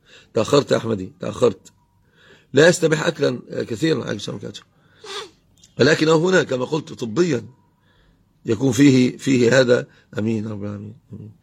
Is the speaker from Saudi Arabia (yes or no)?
no; Egypt; القثاء عندنا في مصر يسمونه أتى، اللي هو قرينة الخيار